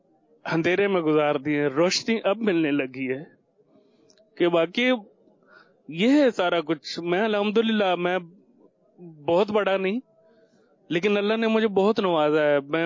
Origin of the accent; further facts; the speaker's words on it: Khyber Pakhtunkhwa, Pakistan; now in Islamabad, Pakistan; اسلام آباد سے آیا ہوں. بیسکلی میں کے پی کے کا رہنے والا ہوں.